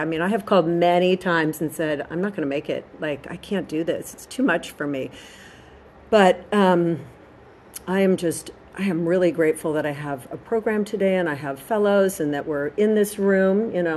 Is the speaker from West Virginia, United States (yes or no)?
no; Los Angeles, California, United States; I grew up actually in Brentwood, like right here. I was born at St. John's Hospital.